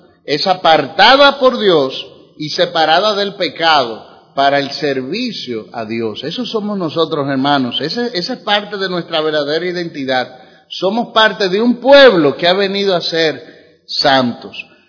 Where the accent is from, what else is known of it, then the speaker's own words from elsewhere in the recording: Dominican Republic; born there; Somos dominicanos porque nacimos aquí